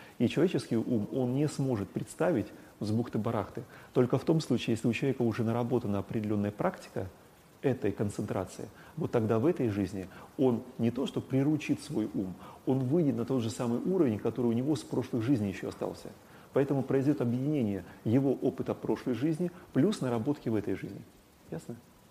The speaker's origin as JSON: {"language": "Russian", "region": "North Caucasus", "country": "Russia", "tie": "born or raised there", "said": "я вырос на Кавказе, там это было распространено, на Северном Кавказе, я имею в виду."}